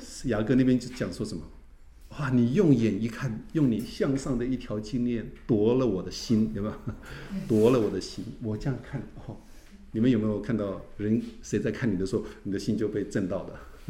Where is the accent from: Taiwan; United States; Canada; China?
China; 我们中国人喜欢眼睛大还喜欢眼睛小？